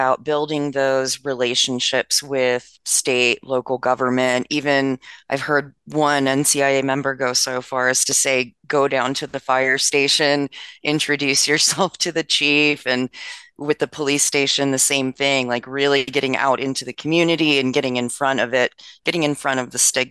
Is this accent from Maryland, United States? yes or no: yes; Maryland, United States; My home state, Maryland, Minnesota, Missouri, bringing us to 23 adult use cannabis states, I believe.